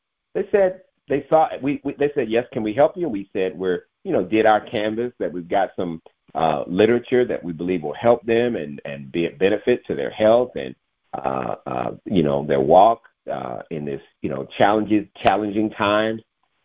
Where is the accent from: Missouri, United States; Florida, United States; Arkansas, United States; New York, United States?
Missouri, United States; St. Louis; And so I was about 15 years old in my hometown of St. Louis, Missouri.